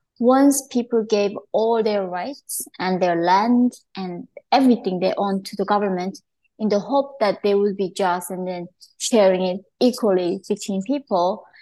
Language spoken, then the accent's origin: English; North Korea; So when I was growing up in North Korea, the most common song that we had to sing every day at our school